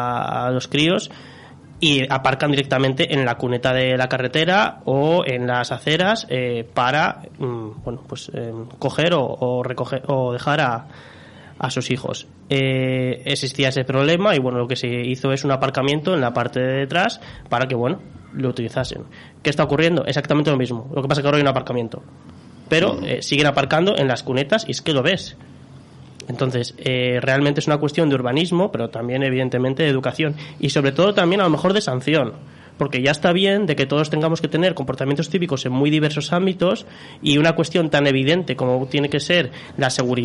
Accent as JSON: {"language": "Spanish", "town": "La Cabada", "region": "Cantabria", "country": "Spain", "said": "uno de mi pueblo, de La Cabada, y otro de Ceceñas, que está al lado."}